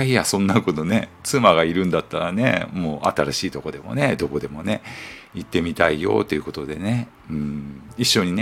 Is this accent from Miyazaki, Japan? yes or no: yes; Miyazaki, Japan; 僕ね、宮崎なんで、出身がね